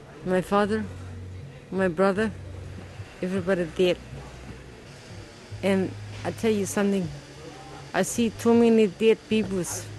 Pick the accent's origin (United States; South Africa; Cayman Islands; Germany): Germany; I'm from Germany